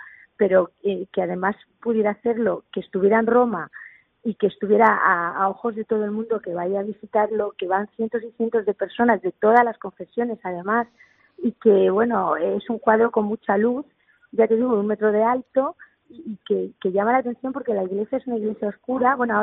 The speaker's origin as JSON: {"language": "Spanish", "town": "Elche", "region": "Valencian Community", "country": "Spain", "said": "Por ejemplo, soy de Elche, como te he dicho"}